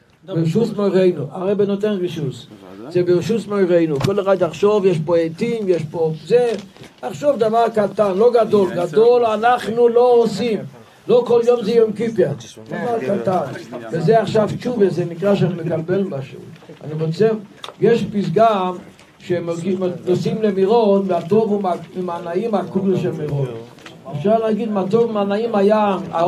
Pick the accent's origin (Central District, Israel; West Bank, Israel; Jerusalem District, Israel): Jerusalem District, Israel; Jerusalem; אני ירושלמי, מבקשים תרומה